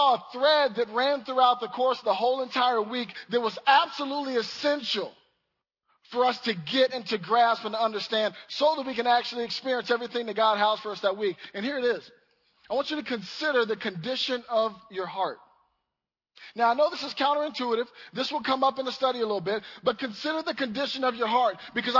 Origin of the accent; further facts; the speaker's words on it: the South, United States; I'm from the South.